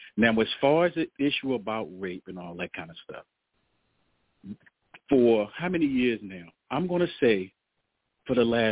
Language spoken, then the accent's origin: English; Richmond, Virginia, United States; I'm from Virginia. I'm in Richmond, but I be out in the counties and stuff like that. I was raised out there too.